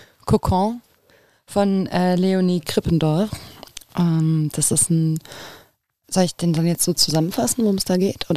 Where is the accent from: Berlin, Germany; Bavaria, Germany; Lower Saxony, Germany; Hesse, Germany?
Berlin, Germany; Ich komme jetzt nicht direkt aus Kreuzberg, aber eben auch aus Berlin